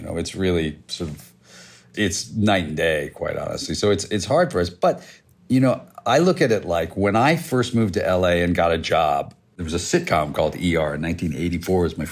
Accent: Augusta, Kentucky, United States; He was in my hometown of Augusta, Kentucky.

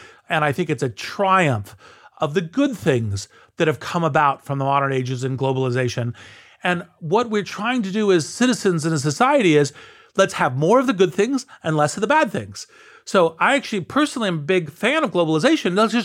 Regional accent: United States; Let me just speak as an American here

